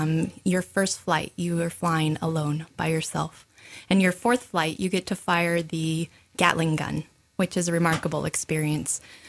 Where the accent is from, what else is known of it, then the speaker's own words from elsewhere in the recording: Riggins, Idaho, United States; I grew up down in the Riggins area, graduated from high school at Salmon River High School in Riggins.